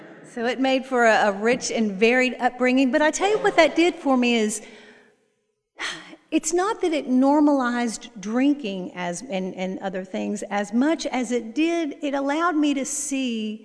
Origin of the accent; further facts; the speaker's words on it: Lone Oak, Arkansas, United States; born there; I was born in Lone Oak, Arkansas. It's a little farm town between Little Rock and Memphis.